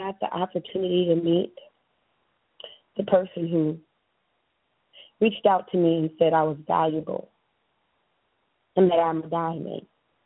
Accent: California, United States; You know, I'm from California, United States, you know.

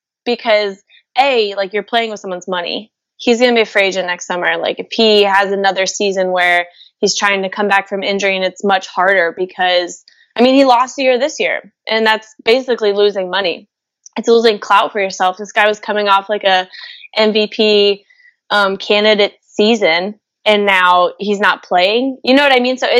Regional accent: Louisville, Kentucky, United States; I'm from Louisville, Kentucky.

